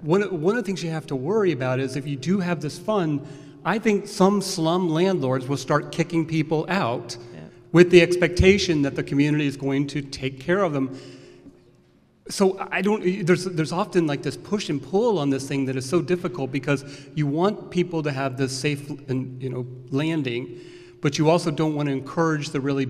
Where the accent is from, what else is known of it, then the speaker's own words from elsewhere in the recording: Florida, United States; I grew up in Florida where during the summers when it was hot and I didn't know whether we were going to have air conditioning from day to day.